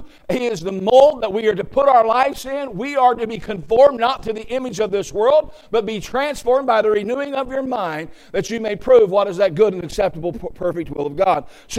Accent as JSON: {"language": "English", "region": "Ohio", "country": "United States", "tie": "born or raised there", "said": "I said, listen, I grew up in Southern Ohio. We drink sweet tea."}